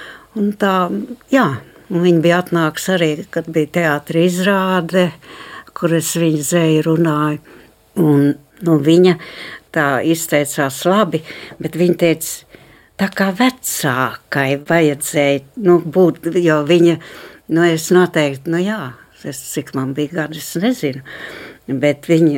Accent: Naukšēni, Valmiera Municipality, Latvia; also born or lived in Rūjiena / Mazsalaca; Laikam es tomēr teiktu, ka tur, ko es piedzimu Naukšēnos, jā, kaut gan nu, Rūjens slimnīcā, bet Naukšēnos tad jau mēs dzīvojām tur. Vēlāk pārgājām uz Mazsalacu, tāpēc man it kā gāja tur skolā un tā saistās ar Mazsalacu

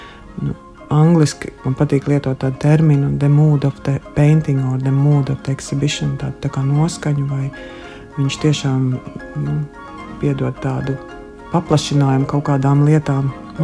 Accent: Kuldīga, Kuldīga Municipality, Latvia; tas ir no netālu no Kuldīgas, no, es nāku no Kuldīgas.

